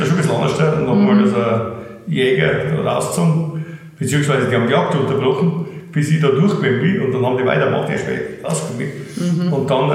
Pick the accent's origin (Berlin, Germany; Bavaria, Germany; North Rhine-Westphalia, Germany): Bavaria, Germany; Naja gut, ich bin Oberpfälzer.